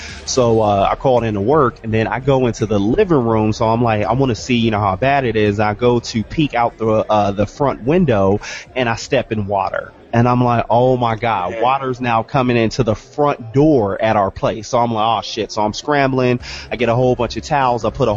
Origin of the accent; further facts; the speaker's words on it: Phoenix, Arizona, United States; I grew up in South Phoenix, and one time a drug deal went bad, and some gunshots went through our living room back in, you know, on the south side